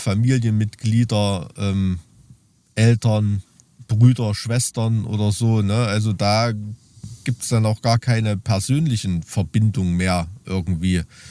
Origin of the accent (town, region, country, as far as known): East Germany, Germany